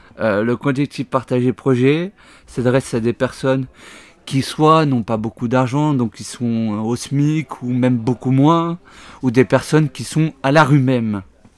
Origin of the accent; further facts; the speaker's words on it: Clermont-Ferrand, Auvergne-Rhône-Alpes, France; born there; now in Riom, France; né en 98, donc l'année où la France a gagné la première Coupe du Monde. Je suis originaire de Clermont-Ferrand, puisque j'y suis né. Et maintenant, ça fait 25 ans que je suis à Rion.